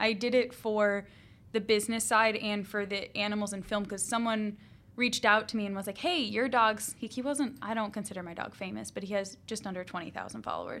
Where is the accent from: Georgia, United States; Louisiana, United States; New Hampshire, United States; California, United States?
New Hampshire, United States; New Hampshire.